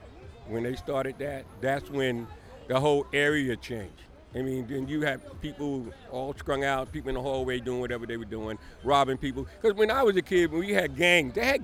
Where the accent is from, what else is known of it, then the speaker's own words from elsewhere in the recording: Brownsville, New York, United States; When I grew up in Brownsville, when we had Brownsville Day